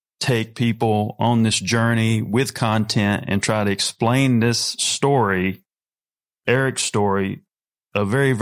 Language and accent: English; North Carolina, United States; It may take you a place, because I'm a redneck from North Carolina.